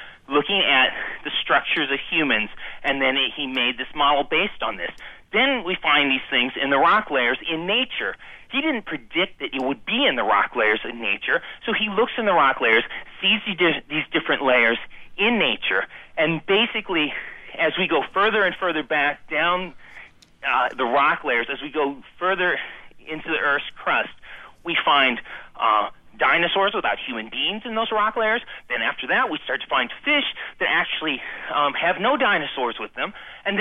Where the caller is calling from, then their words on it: Davenport, Iowa, United States; Yeah, I'm calling from Davenport.